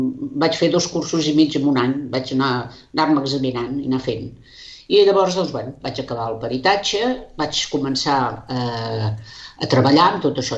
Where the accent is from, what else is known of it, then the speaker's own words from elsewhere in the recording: Sabadell, Catalonia, Spain; O sigui, soc sabadellenca, no hi vaig néixer i ho vaig notar quan era petita, això.